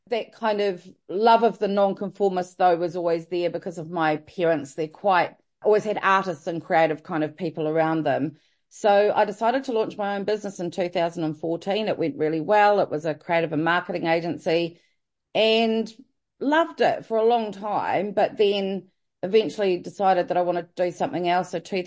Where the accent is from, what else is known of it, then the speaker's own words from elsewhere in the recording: New Zealand; moved away as an adult; now in London, United Kingdom; I have lived in London for the last 21 years this year. I'm from New Zealand originally. I came over here when I was 30, so I'm halfway through my life, is how I like to put it at the moment. About to turn 51 in a couple of weeks.